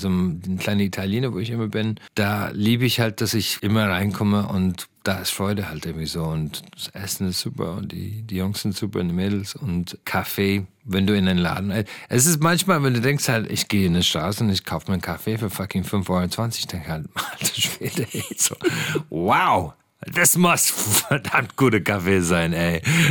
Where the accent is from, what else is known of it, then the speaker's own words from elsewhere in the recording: Ireland; German is a second language; now in Berlin, Germany; Und ich bin, glaube ich, für immer der Ire, die hier wohnt. Ich bin kein Berliner